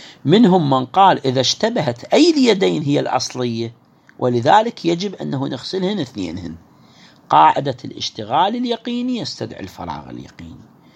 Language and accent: Arabic; Iraq; احنا عندنا بالعراق